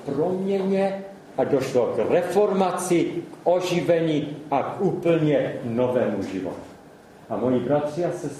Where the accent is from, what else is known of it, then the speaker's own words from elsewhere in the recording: Český Těšín, Moravian-Silesian Region, Czechia; accent: Silesian dialect; já pocházím z Českého Těšina, takže to je psáno polsky, nebo takovým tím naším slezským nářečím.